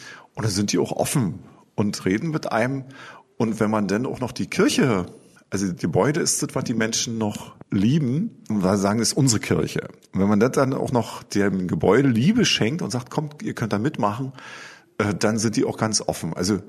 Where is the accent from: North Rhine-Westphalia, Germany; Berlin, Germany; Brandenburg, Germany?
Brandenburg, Germany; born there; accent: Brandenburg dialect; dass ich bin ja aus dem Osten geboren und spreche auch brandenburgisch.